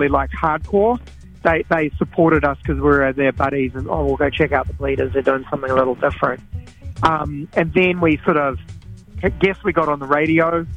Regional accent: Auckland, New Zealand; growing up in Tamaki Makaurau, it's like, oh, we'll do the roadie to Hamilton.

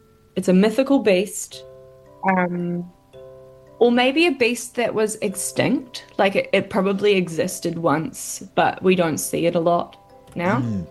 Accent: Helensville, Auckland, New Zealand; So I grew up in Helensville, which is, for those that don't know Auckland, it's pretty west. And if you go to Helensville, you don't go into the city very often, like if you live there. And so I grew up in 21 acres of land

